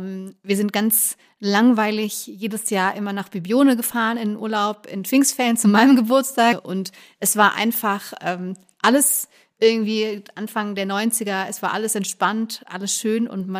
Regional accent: Munich, Bavaria, Germany; Also ich bin mit meinen Eltern in Schwabing aufgewachsen und meinem größeren Bruder.

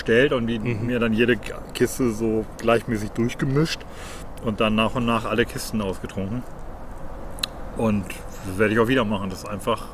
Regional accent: Germany; Als Deutscher hast du meistens 2 Wertungszahlen, das heißt diese deutsche Wertungszahl und dann das internationale Elo.

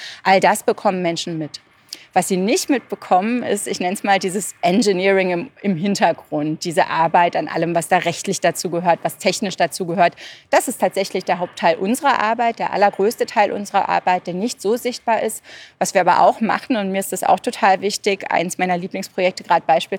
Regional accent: Berlin, Germany; now in Vienna, Austria

